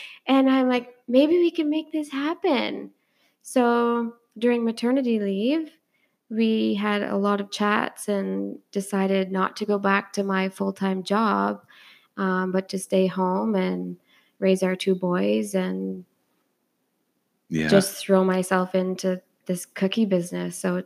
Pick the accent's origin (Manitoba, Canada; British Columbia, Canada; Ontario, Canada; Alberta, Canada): Ontario, Canada; Peterborough; So I am hometown proud. Born and raised in Peterborough, and I just love it here. I always have.